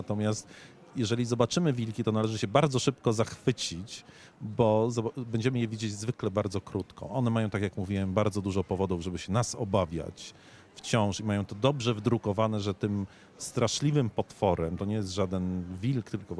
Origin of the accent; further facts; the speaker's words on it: Warsaw, Masovian Voivodeship, Poland; jestem warszawiakiem z pochodzenia, więc ja się bałem na początku wilków.